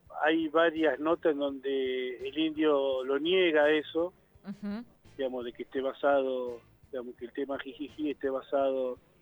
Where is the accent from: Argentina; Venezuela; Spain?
Argentina; Zárate, Buenos Aires Province; Mirá, yo soy de la ciudad de Zárate, digamos, al norte de la provincia de Buenos Aires.